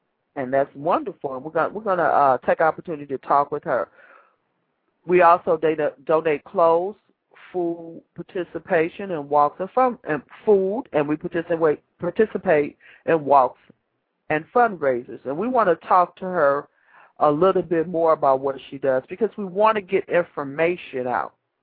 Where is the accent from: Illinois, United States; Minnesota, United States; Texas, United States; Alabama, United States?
Illinois, United States; Chicago; born or raised there